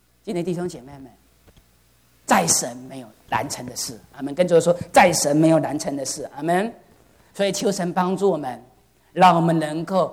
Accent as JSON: {"language": "Chinese", "country": "China", "said": "我就觉得我们中国人这个观念，我们就越亲的人越要叫他死。"}